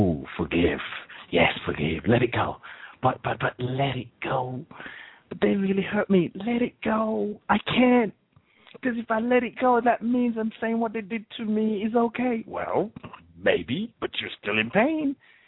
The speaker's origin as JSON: {"language": "English", "region": "the South", "country": "United States", "accent": "southern", "said": "Like my southern accent."}